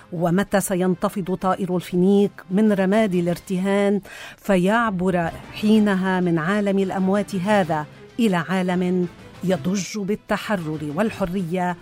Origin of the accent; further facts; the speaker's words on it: Lebanon; شو مشكلتنا كلبنانية نحن؟